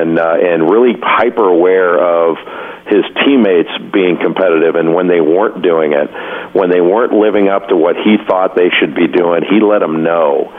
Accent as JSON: {"language": "English", "town": "Rolling Hills", "region": "California", "country": "United States", "tie": "born or raised there", "said": "And I grew up in Rolling Hills. You know, we had a lot of tennis players there"}